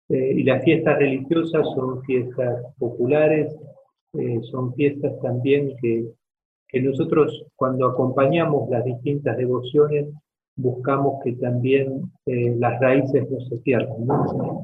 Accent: Buenos Aires, Argentina; Mi origen es bastante sencillo. Yo soy del barrio de Lugano. Nunca nos faltó mucho, pero tampoco nunca nos sobró mucho

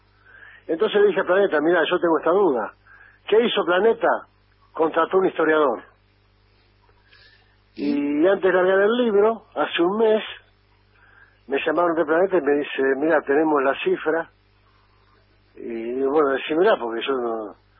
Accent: San Miguel del Monte, Buenos Aires Province, Argentina; porque yo en San Miguel del Monte, que es mi ciudad de origen, no me decían

